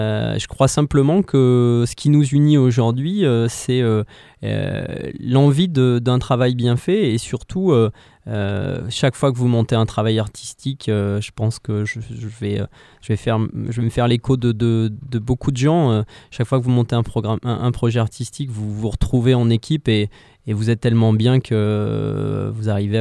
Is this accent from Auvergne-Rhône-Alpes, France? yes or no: yes; Livron, Auvergne-Rhône-Alpes, France; also born or lived in French Guiana; Alors moi je suis de Livron à l'origine. J'ai beaucoup pérégriné par la suite, passant notamment par la Guyane.